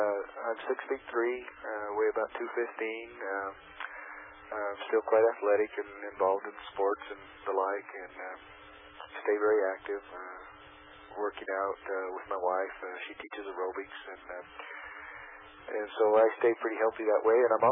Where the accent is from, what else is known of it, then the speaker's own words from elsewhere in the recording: Safford, Arizona, United States; I grew up in Arizona in Safford. Went to school there and graduated from high school in Safford, Arizona, a small farming community in southeastern Arizona.